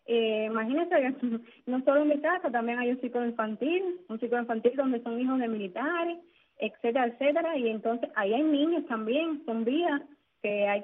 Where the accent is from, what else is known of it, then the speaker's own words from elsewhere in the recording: Cuba; yo soy una cubana de a pie.